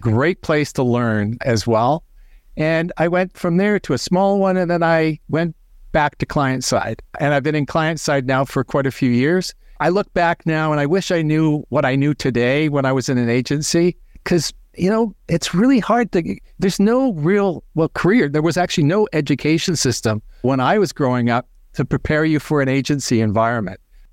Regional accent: British Columbia, Canada; I grew up on Vancouver Island, furthest western point of Canada. I grew up there.

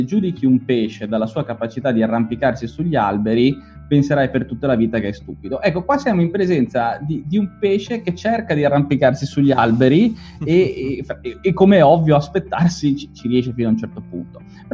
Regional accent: Genoa, Liguria, Italy; sai, io sono di Genova, non mi offendo

